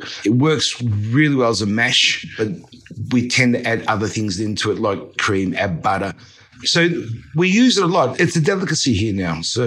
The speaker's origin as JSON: {"language": "English", "country": "Australia", "moved": "as an adult", "lives_now": "Fiji", "said": "I'm a chef in Fiji. I'm an Australian. I'm an Australian Chinese who got lost in the Pacific Islands more than 10 years ago."}